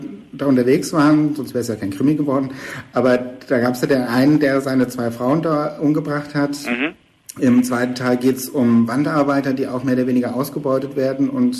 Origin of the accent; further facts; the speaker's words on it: Frankfurt, Hesse, Germany; ich komme jetzt aus Frankfurt